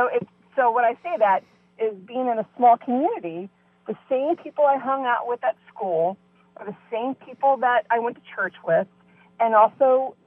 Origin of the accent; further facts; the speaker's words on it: Brookville, Indiana, United States; I am sitting out not too far from the farm I grew up in Brookville, Indiana, which is, northwest of Cincinnati, Ohio.